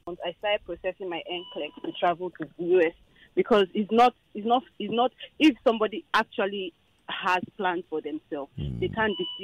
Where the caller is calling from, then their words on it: Nigeria; I'm calling from Okudu.